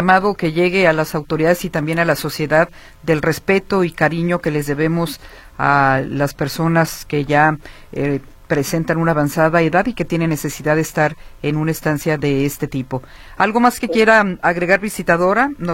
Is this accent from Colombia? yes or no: no; Mexico; qué lástima que como mexicanos no tengamos una cultura de respeto y cuidado para los adultos mayores.